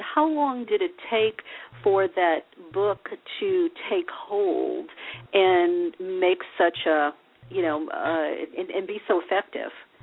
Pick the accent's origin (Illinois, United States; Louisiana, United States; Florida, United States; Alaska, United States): Louisiana, United States; New Orleans; I mean, I'm from New Orleans, and Mardi Gras has pagan roots